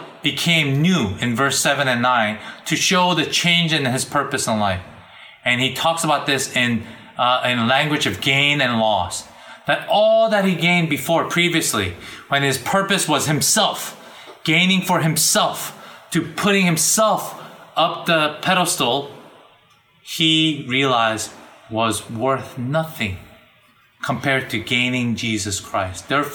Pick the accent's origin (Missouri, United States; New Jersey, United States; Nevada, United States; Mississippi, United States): New Jersey, United States; And growing up in Northern Jersey, for me, the city was New York City.